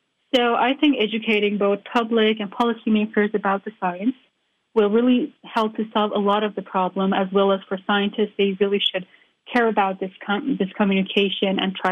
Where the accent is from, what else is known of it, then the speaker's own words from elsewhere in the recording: Iran; now in United States; growing up in Iran, I did witness many different types of environmental issues